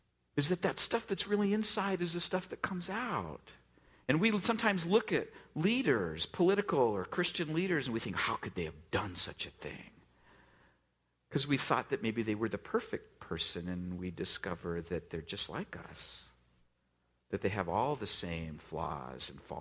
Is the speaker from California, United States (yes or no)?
yes; California, United States; They're like, "Oh, they're from California." And I thought, "Oh, sweet. So am I." Origina